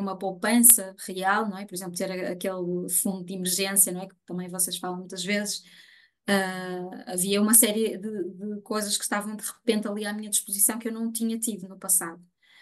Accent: Porto, Portugal; eu sou do Porto, e moro no centro do Porto

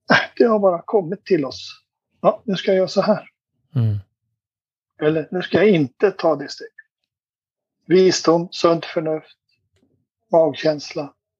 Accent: Sundsvall, Västernorrland County, Sweden; Den där krögen jag passerade 5000 gånger. Jag är uppväxt där, 30 år.

